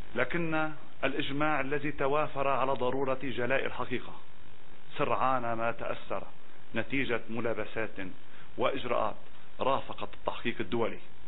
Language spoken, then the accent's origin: Arabic; Lebanon